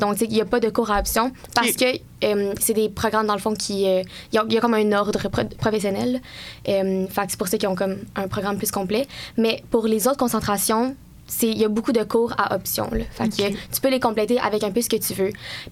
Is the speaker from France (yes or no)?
no; Sherbrooke, Quebec, Canada; Je viens de Sherbrooke tout d'abord. Là, fait que je fais partie des peu à l'université de Sherbrooke qui viennent d'ici.